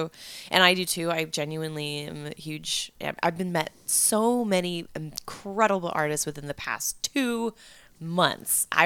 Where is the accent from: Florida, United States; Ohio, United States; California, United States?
California, United States; Napa; In Napa. I'm from originally born and raised in Napa.